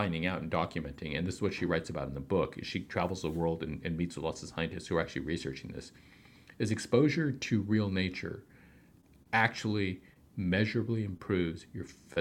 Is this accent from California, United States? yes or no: yes; Long Beach, California, United States; Just like in California, in my hometown of Long Beach, they have a program